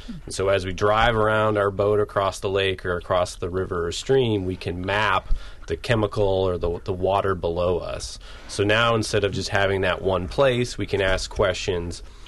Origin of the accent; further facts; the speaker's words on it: Minnesota, United States; I mean, growing up in Minnesota, we're always around lakes and streams.